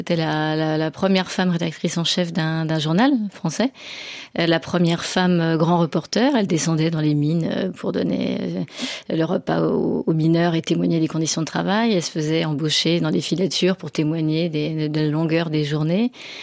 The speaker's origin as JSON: {"language": "French", "region": "Brittany", "country": "France", "said": "Non, moi je suis bretonne, j'ai besoin du bord de mer"}